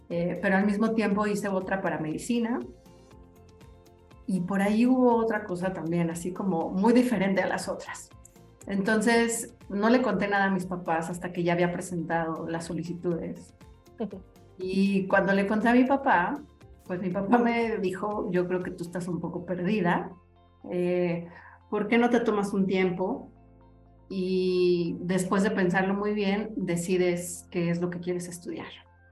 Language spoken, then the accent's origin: Spanish; Mexico; soy una mujer mexicana, toda mi vida he vivido aquí.